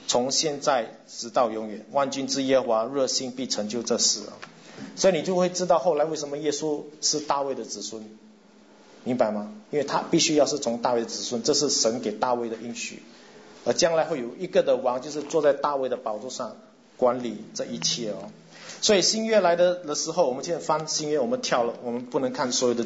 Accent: Singapore; 我是新加坡人

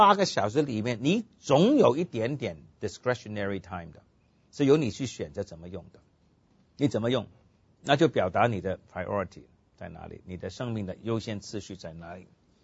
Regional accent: Hong Kong; 我们广东人呢，我不是广东人，我是香港人。我们香港人呢，传统的

